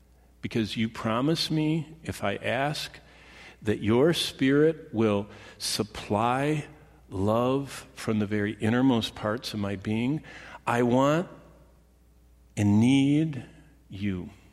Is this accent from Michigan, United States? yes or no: yes; Lansing, Michigan, United States; I said, I'm from Michigan.